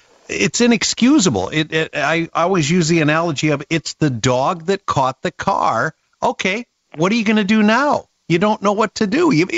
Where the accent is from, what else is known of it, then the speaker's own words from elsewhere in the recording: Iowa, United States; I grew up in Iowa, and I remember IBP and a lot of these big, you know, meat packing plants